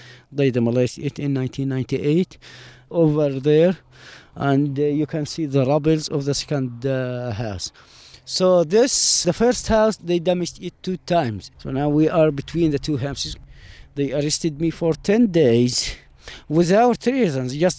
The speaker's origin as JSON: {"language": "English", "region": "Hebron Governorate", "country": "Palestine", "tie": "born or raised there", "second_language": "English", "said": "I'm from El Baqa Valley, west of Hebron. The valley is near Kiryat Arba settlement and Har Sina settlement. We live in this land hundreds of years. I born here in this land."}